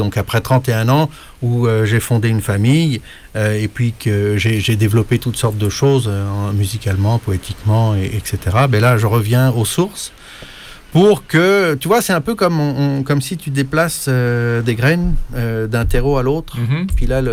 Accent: France; accent: French; now in Quebec, Canada; J'ai dit, sans l'accent, parce que je suis français.

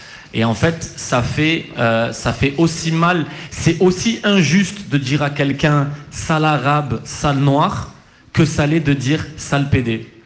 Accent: France; j'ai grandi en France. Dans un collège français

